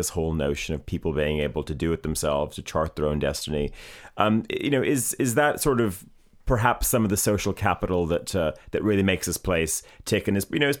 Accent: Canada; I say this as a Canadian as well

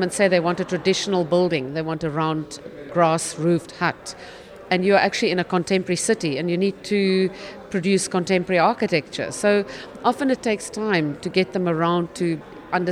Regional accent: South Africa; I come from South Africa and I work predominantly in the Western Cape.

